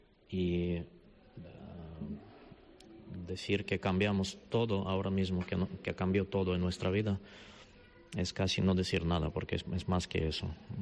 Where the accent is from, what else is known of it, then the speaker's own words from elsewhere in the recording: Kharkiv, Kharkiv Oblast, Ukraine; Spanish is a second language; Soy de Kharkov, es una de las ciudades más grandes y más bonitas de Ucrania.